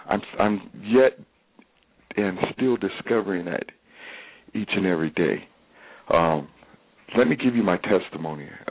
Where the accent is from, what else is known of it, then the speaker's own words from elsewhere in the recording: Boulder, Colorado, United States; I grew up in Boulder, one of the few blacks. Grew up in Boulder, ended up walking out at CU, and made the team.